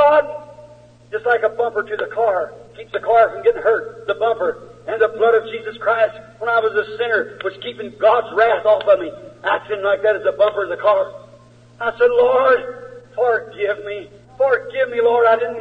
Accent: United States; That's right. I'm an American.

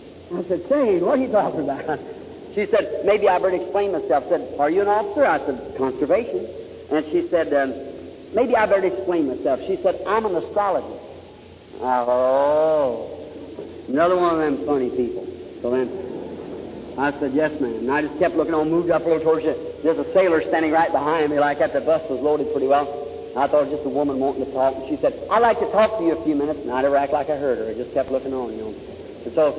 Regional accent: Kentucky, United States; born there; I like to hunt, and I was born in Kentucky.

